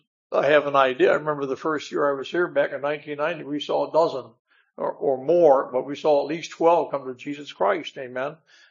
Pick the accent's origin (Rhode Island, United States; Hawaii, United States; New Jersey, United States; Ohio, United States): Ohio, United States; And I grew up in Ohio and Ohio State. I'm an Ohio State fan.